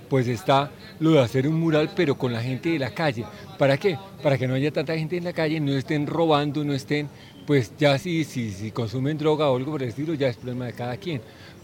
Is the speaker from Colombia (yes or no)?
yes; Bucaramanga, Santander, Colombia; soy de Bucaramanga.